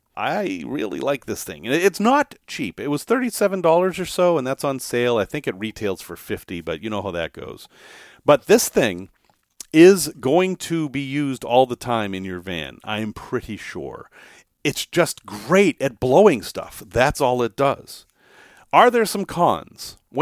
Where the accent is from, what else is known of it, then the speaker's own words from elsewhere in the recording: United States; because I'm American and I can't give you actual measurements.